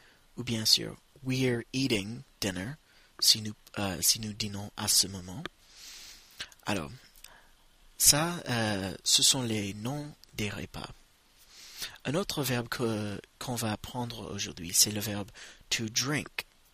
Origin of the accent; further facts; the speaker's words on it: United States; French is a second language; je suis américain